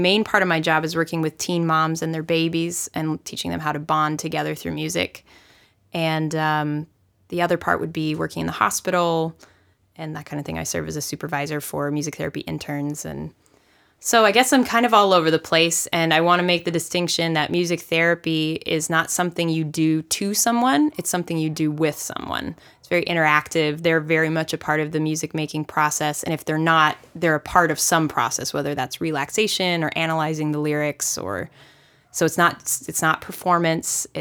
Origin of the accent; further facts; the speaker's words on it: North Dakota, United States; now in San Diego, United States; I'm actually from North Dakota. And so this is my 4th year here.